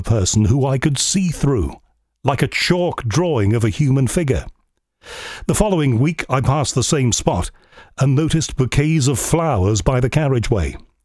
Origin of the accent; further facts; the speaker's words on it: Liverpool, North West England, United Kingdom; from what I remember growing up in Liverpool.